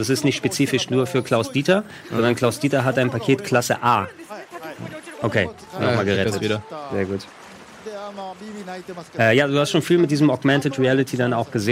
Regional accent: Central Macedonia, Greece; in der Nähe von Thessaloniki, wo ich herkomme

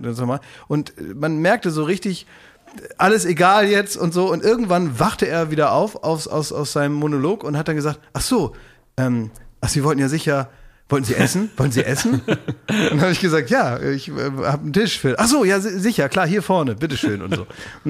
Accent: Afghanistan; German is a second language; now in Germany; Ich komme aus Afghanistan. Ich wohne schon ganz lange hier. Ich eigentlich spreche eine andere Sprache, aber das kann ich auch lesen. Und ich spreche auch ein bisschen Farsi.

